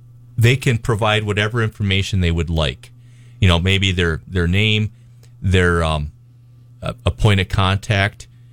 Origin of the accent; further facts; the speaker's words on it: Winthrop, Minnesota, United States; now in New Ulm, United States; Yeah, I really like serving in this area. I grew up in the Winthrop area.